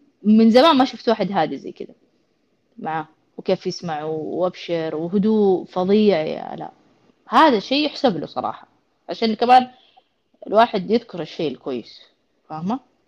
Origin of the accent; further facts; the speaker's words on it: Saudi Arabia; المشكله الاولى عندنا في السعوديه بصراحه